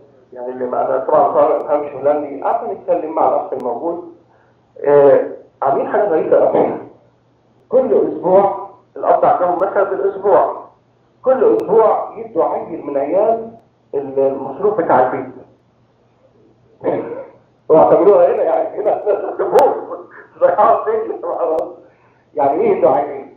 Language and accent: Arabic; Cairo, Cairo Governorate, Egypt; now in United States; دخلت على الكنيسة أول مرة، أنا جاي من القاهرة.